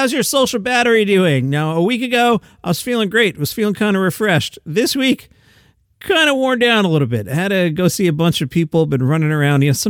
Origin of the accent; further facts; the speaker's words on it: Long Island, New York, United States; It was 18 years of bliss in the summertime, would swim in the canals that led to the Great South Bay.